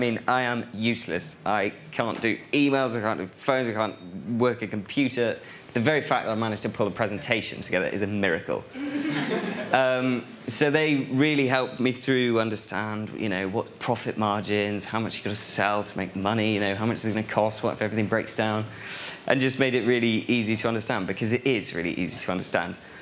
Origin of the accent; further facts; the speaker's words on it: Birmingham, West Midlands, United Kingdom; also born or lived in Tembe; So I was born in Tembe, which is down here, and then spent a little bit of my time growing up next to the Cadbury factory in Bourneville, in Birmingham